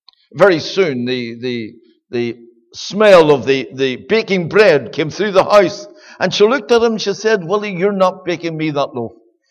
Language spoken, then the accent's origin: English; Belfast, Northern Ireland, United Kingdom; born there; I was born on the Donegal Road in Belfast.